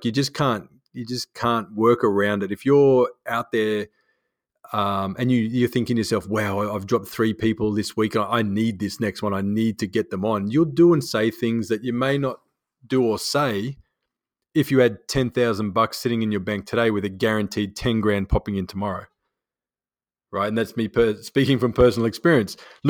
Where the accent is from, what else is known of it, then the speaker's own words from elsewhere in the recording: Australia; You know, being an Australian kid, we got to watch it on the TV about the Americans.